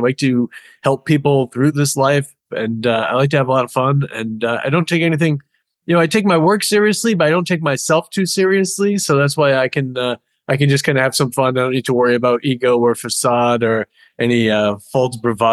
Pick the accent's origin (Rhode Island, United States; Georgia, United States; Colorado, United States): Rhode Island, United States; But I started just exploring, growing up in New England, exploring on my own, going out with friends, meeting people after work.